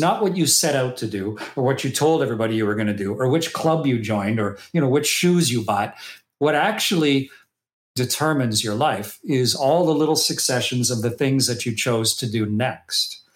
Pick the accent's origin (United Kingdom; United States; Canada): Canada; Well, when I was that little kid growing up in Canada, obviously there was no space station.